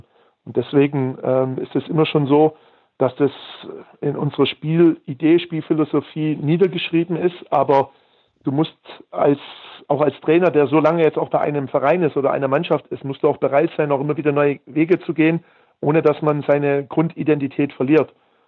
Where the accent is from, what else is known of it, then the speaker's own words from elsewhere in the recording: Heidenheim, Baden-Württemberg, Germany; born there; Ich bin in Heidenheim geboren und Heidenheim ist eine Industriestadt mit unheimlich viel Mittelstand.